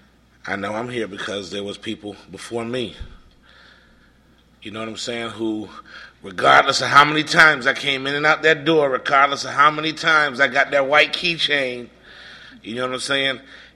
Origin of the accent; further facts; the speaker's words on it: Connecticut, United States; from Connecticut.